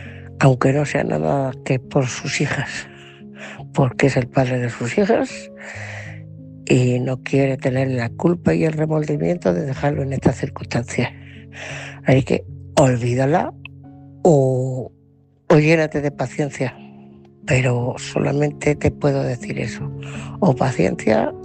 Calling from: Ciudad Real, Castilla-La Mancha, Spain; de Ciudad Real.

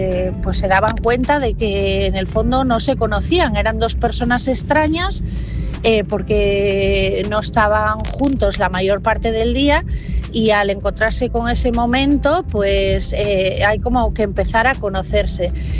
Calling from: Asturias, Spain; de Asturias

